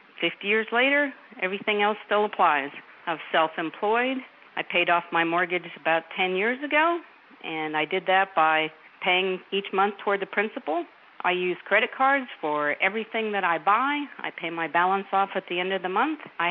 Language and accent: English; Houston, Texas, United States; I'm from Houston, and my idea of financial independence is own, don't owe.